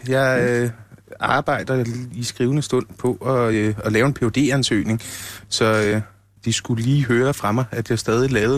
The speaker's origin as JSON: {"language": "Danish", "town": "Copenhagen", "region": "Capital Region of Denmark", "country": "Denmark", "tie": "born or raised there", "said": "Jamen, jeg er vokset op i København, så jeg er sådan fra København."}